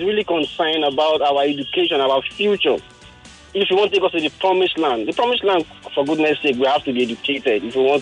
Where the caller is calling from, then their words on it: Maryland, United States; I'm calling from Maryland.